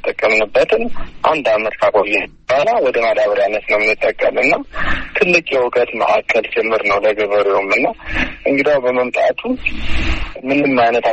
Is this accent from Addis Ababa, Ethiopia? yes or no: yes; Addis Ababa, Ethiopia; also born or lived in Dega Damot; ጎጃም ደጋ ዳሞት ወረዳ ነው የተወለድኩትኝ። ጣመ ጊዮርጊስ የሚባል ቤተክርስቲያን አለ እዛ አካባቢ። በ8 ዓመቴ ወደ አዲስ አበባ ወንድሞች አመጡኝ የተሻለ ትምህርት እንድማር እና ከ14 ዓመት በኋላ ነው ወደ ገጠር የተመለስኩት።